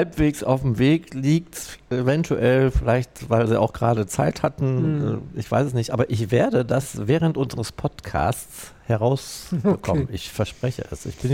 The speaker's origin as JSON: {"language": "German", "town": "Aue", "region": "Saxony", "country": "Germany", "tie": "born or raised there", "said": "mal eben kurz nach Aue ins Erzgebirge, übrigens in meine alte Heimat."}